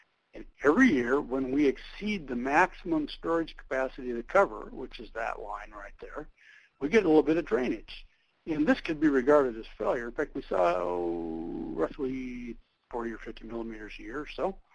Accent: Polson, Montana, United States; let's go look at Polson in Montana, up near Flathead Lake in northwestern Montana, my home state originally.

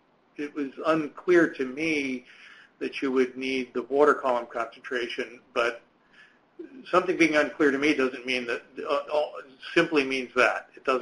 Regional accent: Pacific Southwest, United States; I'm from the Pacific Southwest and I have a lot of sites with ephemeral streams

